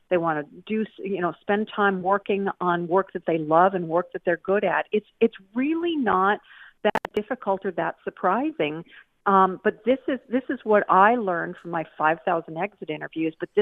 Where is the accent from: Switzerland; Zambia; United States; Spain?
United States; accent: American; I think Americans, and I am one, as you can tell by my accent, I think Americans are getting really frustrated.